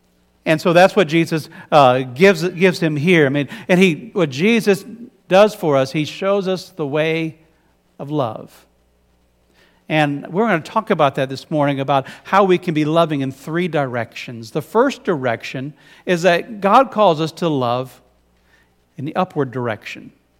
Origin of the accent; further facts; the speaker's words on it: Ohio, United States; now in Iowa, United States; Growing up on the wrong side of the Mississippi, I was born and raised in Ohio. Where are my people?